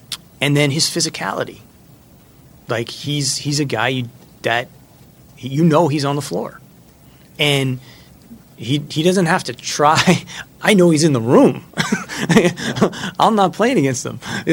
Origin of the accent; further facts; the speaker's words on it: Massachusetts, United States; I'm from Massachusetts, and so is Nerlens.